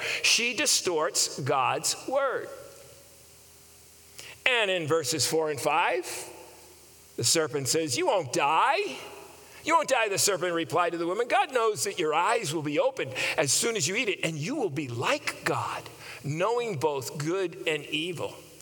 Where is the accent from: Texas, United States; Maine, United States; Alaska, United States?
Maine, United States; Skowhegan; when I was a little boy growing up in Maine, we lived in a small town in central Maine of Skowhegan. We also lived for a while as well in a lobstering village on the mid-coast region of Maine.